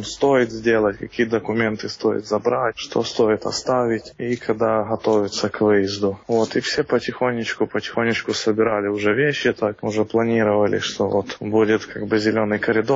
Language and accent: Russian; Ukraine; Это у нас одна родина была, Украина.